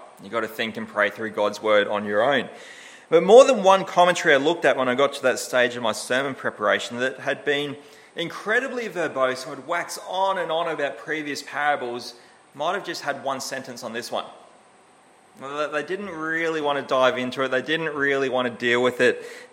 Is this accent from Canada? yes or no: no; Australia; And as an Australian, I tend to struggle when somebody tells me to be aware.